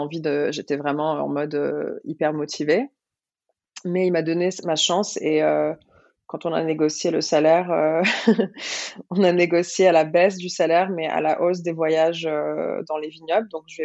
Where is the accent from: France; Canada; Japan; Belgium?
Canada; Quebec; moved away; je suis arrivée du Québec et c'est vrai que là-bas, on a énormément une culture internationale du vin.